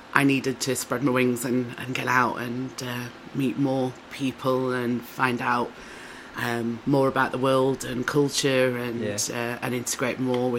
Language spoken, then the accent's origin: English; Sheffield, Yorkshire and the Humber, United Kingdom; I was born and raised in Sheffield. I grew up in Deepcar. My father was a trade union officer, and my mother a barmaid.